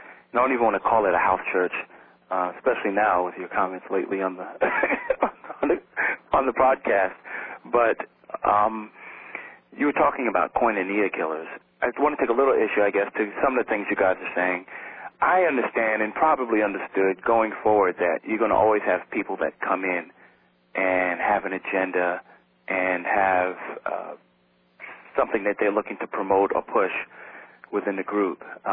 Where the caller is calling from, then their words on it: South Bend, Indiana, United States; I'm calling from South Bend, Indiana.